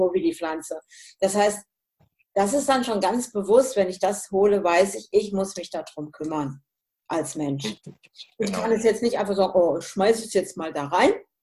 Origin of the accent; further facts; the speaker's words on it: Hesse, Germany; Ich komme ja ursprünglich aus dem Hessischen.